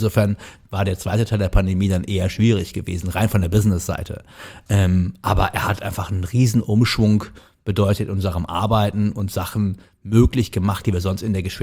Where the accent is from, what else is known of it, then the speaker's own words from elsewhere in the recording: Cologne, North Rhine-Westphalia, Germany; born there; Ich bin oder? Ja gebürtiger Kölner